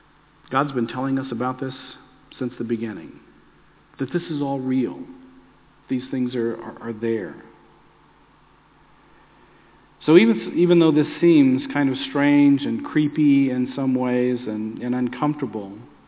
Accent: Texas, United States; Now, I grew up in Texas, and they have scorpions. You can find them there pretty easily.

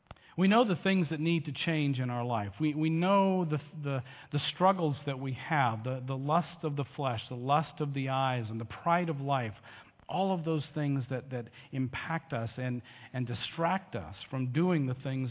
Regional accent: Texas, United States; Now, am I worthy because I'm from Texas?

